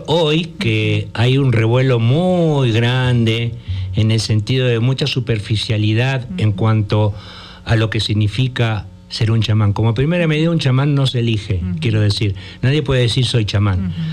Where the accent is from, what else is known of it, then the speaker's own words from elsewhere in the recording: Argentina; yo vengo de Argentina, ¿no?